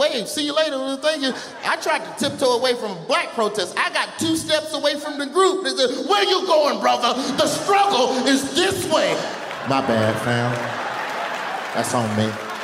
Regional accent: Birmingham, Alabama, United States; I'm from Birmingham. All we do is go to black protests.

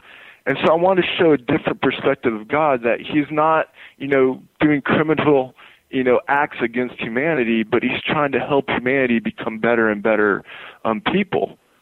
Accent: Panama City Beach, Florida, United States; I'm a Florida native. I've been born and raised in Florida all my life. I grew up in Panama City Beach, Florida.

